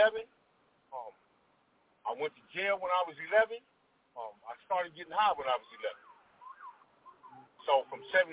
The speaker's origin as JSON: {"language": "English", "town": "Los Angeles", "region": "California", "country": "United States", "tie": "born or raised there", "said": "Well, I grew up in West L.A., Washington and Housing."}